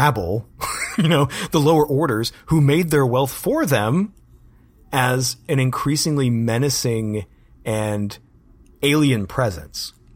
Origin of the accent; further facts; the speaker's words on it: Birmingham, Alabama, United States; actually here in my hometown of Birmingham, where there are a lot of steel mills.